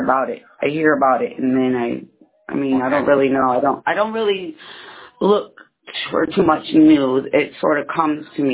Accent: United States; born there; I was born here in the United States.

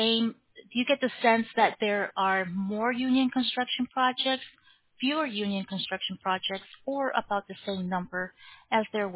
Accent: Phoenix, Arizona, United States; Phoenix, Arizona.

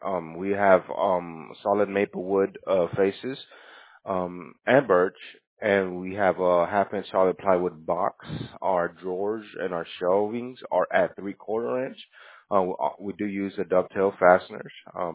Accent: El Salvador; now in United States; I'm from El Salvador. I also got my green card, able to work in the U.S.

